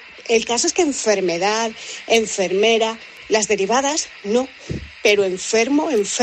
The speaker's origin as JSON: {"language": "Spanish", "town": "Madrid", "region": "Community of Madrid", "country": "Spain", "said": "Pues yo, como buena madrileña"}